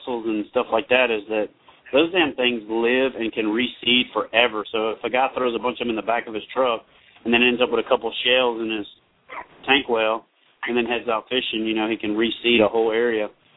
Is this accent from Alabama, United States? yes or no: no; Louisiana, United States; You know, I grew up in Louisiana, so that ain't nothing but a big ass crawfish on steroids.